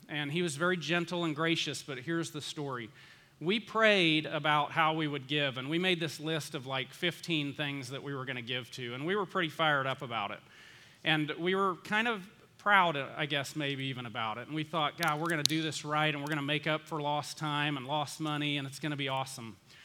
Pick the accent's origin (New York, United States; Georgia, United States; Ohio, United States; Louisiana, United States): Georgia, United States; Valdosta; I grew up in Valdosta, Georgia. Manhattan and Valdosta, opposite ends of the spectrum.